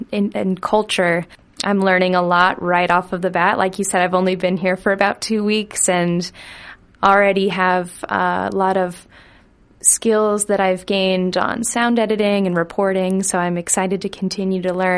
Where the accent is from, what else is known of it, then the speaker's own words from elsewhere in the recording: Onawa, Iowa, United States; I'm originally from Onawa, Iowa.